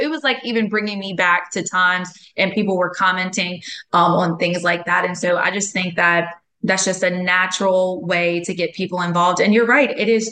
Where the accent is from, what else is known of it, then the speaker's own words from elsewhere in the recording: Ponchatoula, Louisiana, United States; I'm from Ponchatoula.